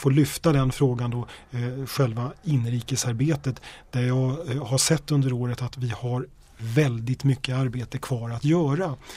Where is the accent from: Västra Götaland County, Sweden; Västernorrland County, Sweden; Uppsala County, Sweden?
Uppsala County, Sweden; Uppsala; Jag kommer själv från Uppsala.